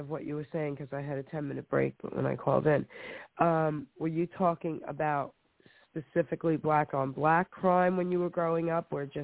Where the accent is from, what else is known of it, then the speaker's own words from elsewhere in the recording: New York City, New York, United States; I grew up in Long Island City, New York, and it was predominantly, I mean, we had a mixed neighborhood.